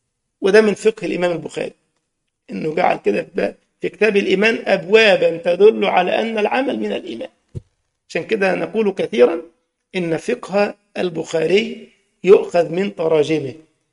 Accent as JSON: {"language": "Arabic", "country": "Morocco", "said": "عندنا في المغرب والجزائر الشقيقة والكثير من الدول العربية يعملون حلقة ذكر جماعي"}